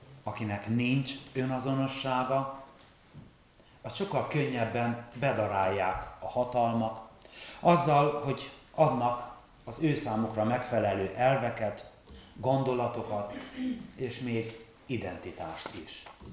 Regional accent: Hungary; Ezen a napon megerősödhetünk abban, hogy magyarok vagyunk, egy olyan nemzet tagjai, amelynek már a puszta megmaradása is hős tett több mint egy évezrede.

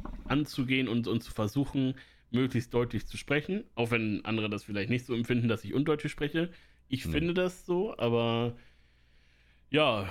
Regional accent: Northern Germany, Germany; dass ich Norddeutsch bin.

